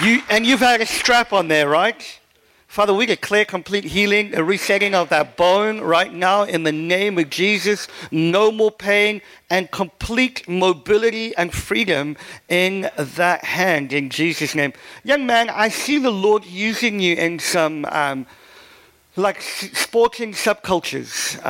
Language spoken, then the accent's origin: English; South Africa; I have grown up in church. I grew up in South Africa and grew up under, first half of my life under apartheid South Africa